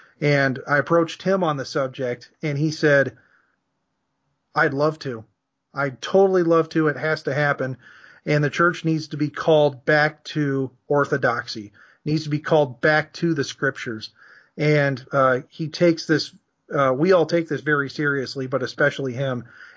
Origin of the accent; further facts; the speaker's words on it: Iowa, United States; We're both from Iowa.